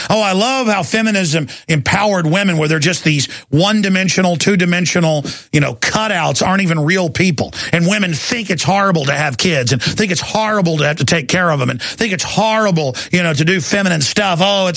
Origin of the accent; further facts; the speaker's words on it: California, United States; we're from California, but we're not all bad.